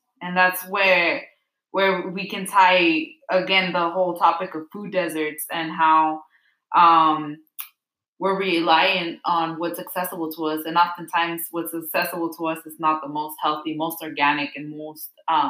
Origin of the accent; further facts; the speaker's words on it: Watsonville, California, United States; or I come from Watsonville, California, and that's a very agricultural community. My parents work in the fields